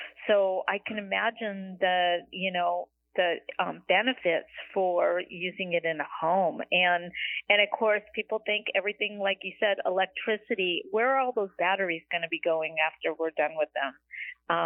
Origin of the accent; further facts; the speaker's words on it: California, United States; It is a hole because I'm from California too.